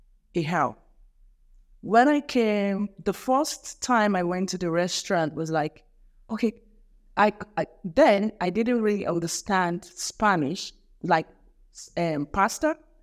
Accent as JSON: {"language": "English", "country": "Nigeria", "lives_now": "Colombia", "said": "I'm from West Africa, Nigeria."}